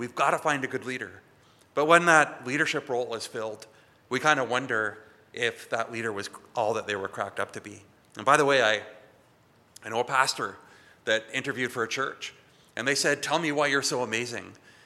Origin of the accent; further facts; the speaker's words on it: Canada; We're Canadian, we're a little bit suspicious of leadership.